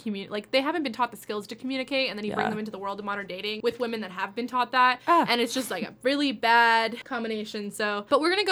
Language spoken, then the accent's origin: English; Kitchener, Ontario, Canada; I grew up in Kitchener.